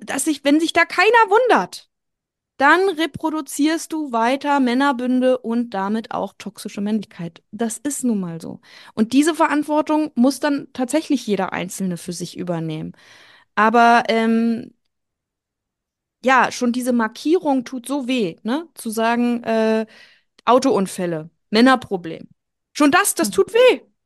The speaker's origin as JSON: {"language": "German", "region": "Brandenburg", "country": "Germany", "said": "Ich komme aus Brandenburg"}